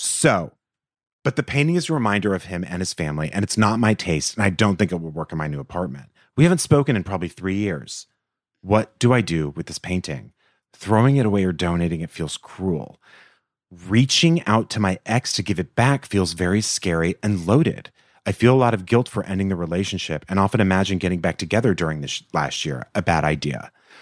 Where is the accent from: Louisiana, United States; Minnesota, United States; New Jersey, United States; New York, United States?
New York, United States; New York City; I'm a New Yorker and I'm finally about to move to a new apartment in the city after 10 years in my current place